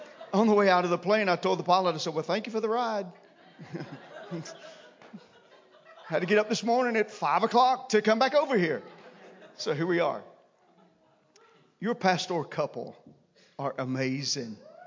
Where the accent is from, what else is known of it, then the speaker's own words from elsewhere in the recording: the South, United States; accent: Southern; so that you can get used to my southern accent.